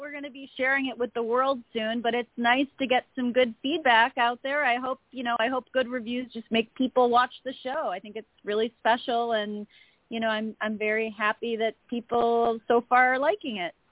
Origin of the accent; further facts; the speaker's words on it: Illinois, United States; Paul's from Minnesota. I'm from Illinois.